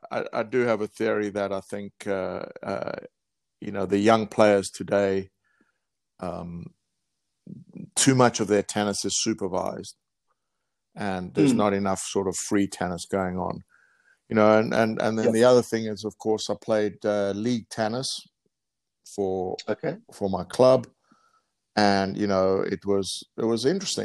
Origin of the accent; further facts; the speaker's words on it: Johannesburg, Gauteng, South Africa; you don't know any different, but I had a fantastic childhood